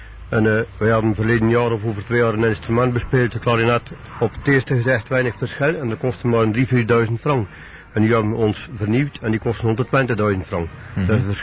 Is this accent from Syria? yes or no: no; Donk, Belgium; Dus ik ben afkomstig van Donk.